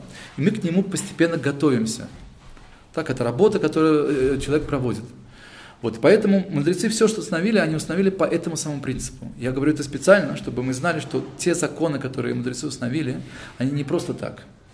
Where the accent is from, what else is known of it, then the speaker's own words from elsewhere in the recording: Tashkent, Uzbekistan; Я из Ташкента, там 40 градусов.